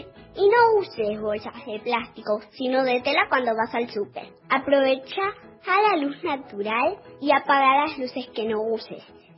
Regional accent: Buenos Aires, Argentina; soy de la Capital Federal.

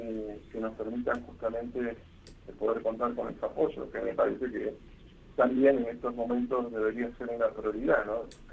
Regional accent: Comodoro Rivadavia, Chubut, Argentina; also born or lived in Río Negro / Buenos Aires / Córdoba; now in Santa Fe, Argentina; Y tuvimos que salir, irnos de Comodoro Rivadavia, nos fuimos a Río Negro, de Río Negro viajamos a Buenos Aires, de Buenos Aires a Córdoba, y hoy estamos radicados en Santa Fe.

